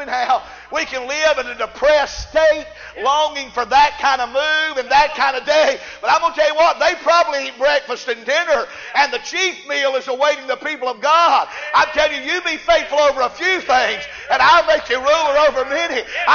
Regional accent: the South, United States; Now I'm from the South, the deep South, and we never really eat lunch. We eat breakfast, dinner, and supper.

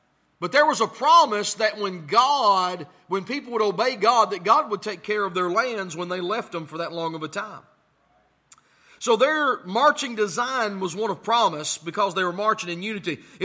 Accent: Tennessee, United States; So I'm from Tennessee.

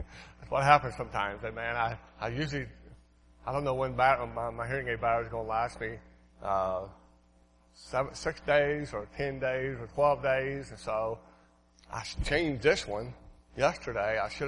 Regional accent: Portsmouth, Ohio, United States; As you know, many years ago, I was born and raised in Portsmouth, Ohio, right in that country.

